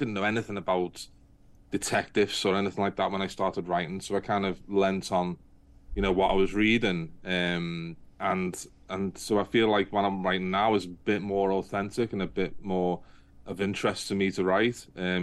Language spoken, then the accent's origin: English; Liverpool, North West England, United Kingdom; accent: Liverpool; It doesn't bother me that when I go to anywhere to do with publishing, that my accent is the only one you'll hear. You know, there's not many people from Liverpool.